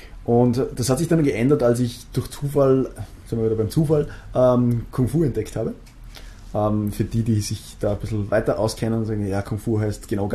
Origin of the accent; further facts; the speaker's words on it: Austria; es gibt durchaus Schlimmere in Österreich als die, wo ich herkomme.